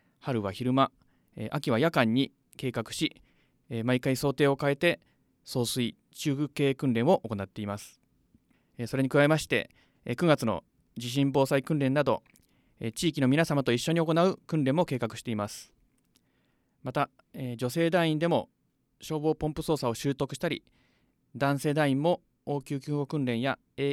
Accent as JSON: {"language": "Japanese", "town": "Iida", "region": "Nagano", "country": "Japan", "tie": "born or raised there", "said": "生まれ育った飯田を守るため、"}